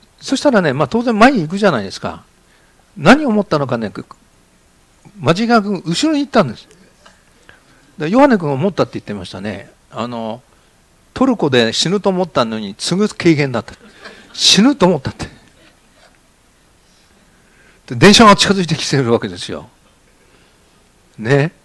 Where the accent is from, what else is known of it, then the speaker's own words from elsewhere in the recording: Tokyo, Japan; born there; だって東京生まれだからね、我々は。